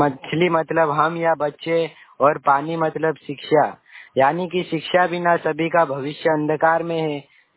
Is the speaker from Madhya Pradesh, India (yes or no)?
yes; Palvat, Madhya Pradesh, India; और मैं पाटी ब्लॉक के ग्राम पंचायत पलवट का निवासी हूँ।